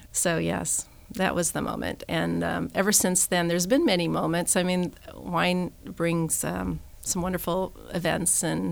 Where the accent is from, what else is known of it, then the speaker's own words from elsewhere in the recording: Eugene, Oregon, United States; I grew up in a family that didn't drink wine at all. I grew up in Eugene, Oregon, and never would have imagined being in this industry.